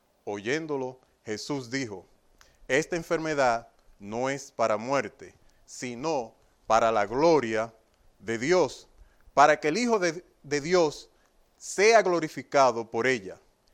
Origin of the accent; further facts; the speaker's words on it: Dominican Republic; Pero como buen quisqueyano dominicano, que me gusta el béisbol, una recta no la dejo pasar.